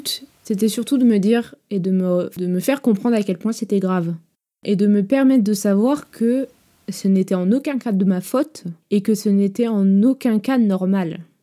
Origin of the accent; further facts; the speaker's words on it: south of France, France; Étant donné que nous venons du Sud, nous avons un très très fort caractère.